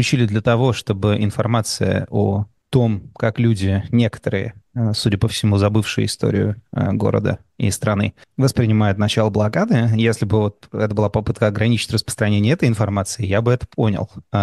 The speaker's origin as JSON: {"language": "Russian", "region": "Saint Petersburg", "country": "Russia", "said": "И я, как ленинградец, хотел бы обозначить, что начало блокады Ленинграда не праздник."}